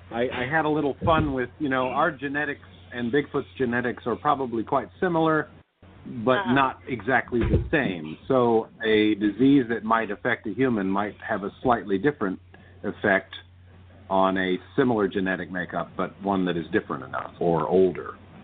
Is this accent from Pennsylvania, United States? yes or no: no; Oak Ridge, Tennessee, United States; Oh, I'm from Tennessee originally. Grew up in Oak Ridge, which is near Knoxville on the east side.